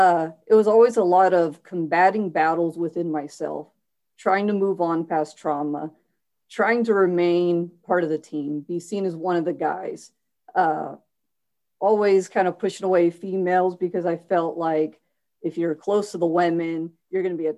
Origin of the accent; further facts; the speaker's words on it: California, United States; I was a surfer kid because I grew up in Central California.